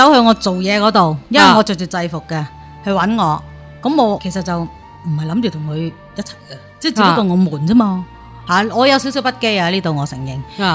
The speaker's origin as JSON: {"language": "Cantonese", "country": "Hong Kong", "moved": "yes", "lives_now": "Scarborough, Canada", "said": "咁久而久之呢，佢就知道我係香港人啦。"}